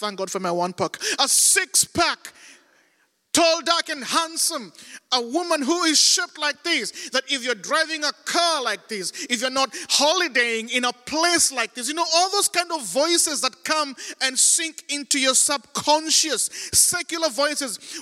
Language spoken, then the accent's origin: English; Kenya; I grew up in Kenya, I know, but now you have known that. And I remember growing up in the 1980s, there was only one TV station in Kenya.